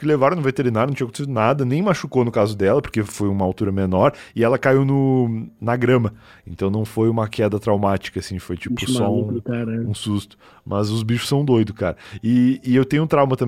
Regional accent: Rio Grande do Sul, Brazil; now in São Paulo, Brazil; eu sou gaúcho

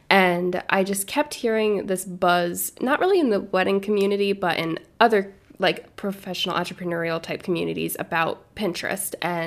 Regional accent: New York, United States; which is a wedding in Seattle, Washington, which I'm from New York.

